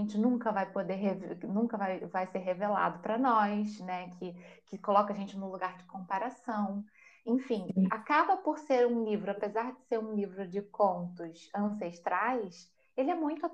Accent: Brazil; now in Portugal; eu sou brasileira, mas eu vivo aqui em Portugal já há quase 4 anos.

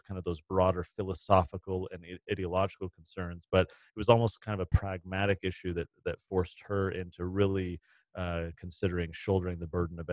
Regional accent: San Diego, California, United States; now in Utah, United States; I grew up in San Diego. I now live in Utah. Very different climates, but I've gotten used to it.

